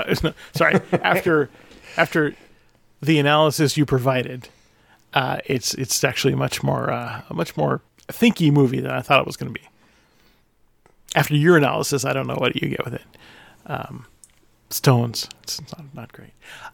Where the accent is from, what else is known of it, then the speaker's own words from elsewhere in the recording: Anchorage, Alaska, United States; my hometown of Anchorage